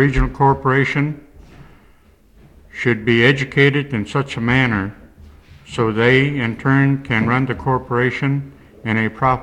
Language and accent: English; Stevens Village, Alaska, United States; also born or lived in Tanana; I was born and raised in Tanana, Alaska. I was born in Tanana and raised in Stephen Village. Stephen Village is home to me and will always be a home to me.